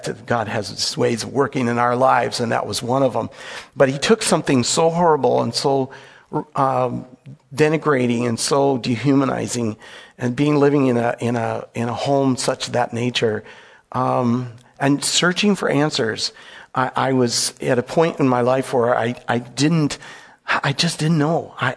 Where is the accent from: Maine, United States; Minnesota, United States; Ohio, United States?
Minnesota, United States; I grew up in the Twin City metro area, a very modest family.